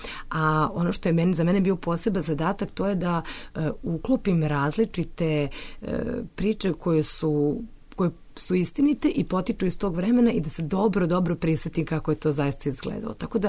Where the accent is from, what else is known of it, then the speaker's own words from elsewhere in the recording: Belgrade, Serbia; Ja sam inače sa Vukovog spomenika, koji onako isto važi za neki opasan kraj u to vreme